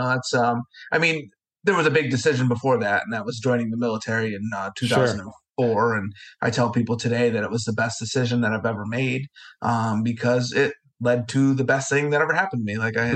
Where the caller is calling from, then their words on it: Vestal, New York, United States; I am in Vestal, New York, okay. Little town outside of Binghamton, New York.